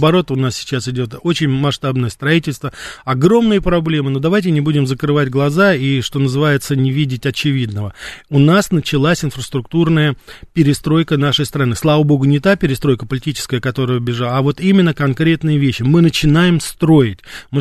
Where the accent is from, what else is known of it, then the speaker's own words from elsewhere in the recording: Russia; она поняла, что мы из России, и она стала по-русски